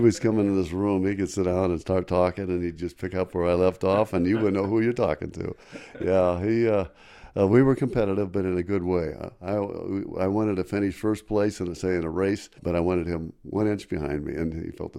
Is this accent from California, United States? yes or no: yes; Walnut Creek, California, United States; also born or lived in Alameda; now in Albuquerque, United States; I grew up in the Walnut Creek, Pleasant Hill area.